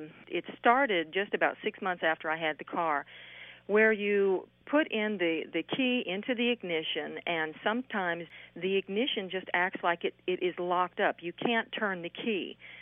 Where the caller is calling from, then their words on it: Benton, Arkansas, United States; Benton, Arkansas. It's about 20 minutes from Little Rock.